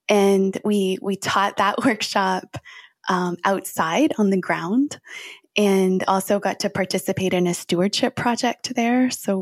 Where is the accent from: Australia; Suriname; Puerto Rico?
Puerto Rico; I was born in Puerto Rico. I'm of mixed heritage, but I have Puerto Rican ancestry too.